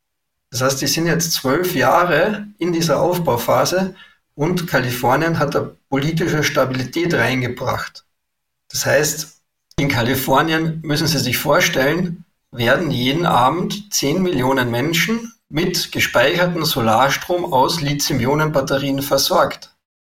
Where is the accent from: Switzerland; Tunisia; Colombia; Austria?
Austria; now in Germany; Also meine Hoffnung als Österreicher, der in Deutschland lebt und der glaubt, dass wir einen starken europäischen Kontinent brauchen